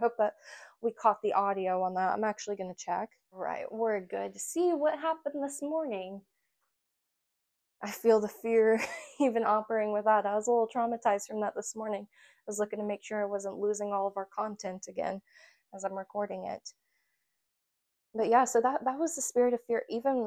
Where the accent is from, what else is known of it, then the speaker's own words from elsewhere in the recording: Indiana, United States; now in California, United States; I was going to leave California and go back to Indiana, go back to my hometown.